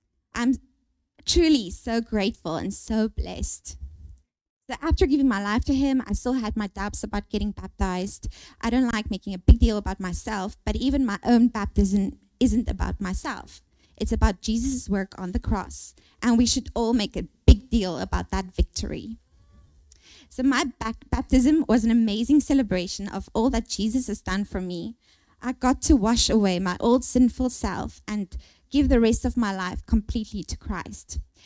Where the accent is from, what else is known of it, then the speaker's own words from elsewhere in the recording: South Africa; now in Taiwan; I'm from South Africa, and I've been living in Taiwan for nearly 9 years.